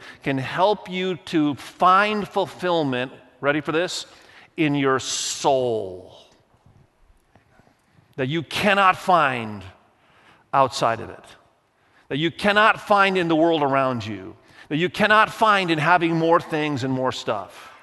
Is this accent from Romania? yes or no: no; Indonesia; And many of you know I grew up in Indonesia, the largest Islamic country in the world